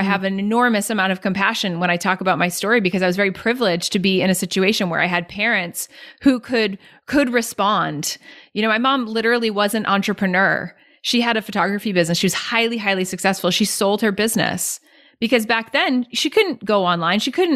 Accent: Reading, Massachusetts, United States; So I grew up in Reading, Mass for about 10 years

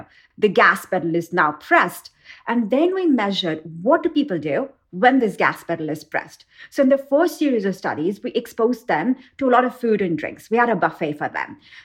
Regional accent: India; I grew up in India and winning numbers used to come in a small section in a newspaper.

